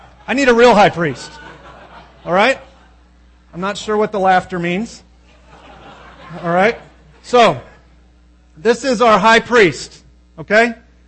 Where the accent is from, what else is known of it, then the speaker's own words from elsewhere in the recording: Oklahoma, United States; Now, I moved here from Oklahoma, and there's this really odd thing that people do in Oklahoma.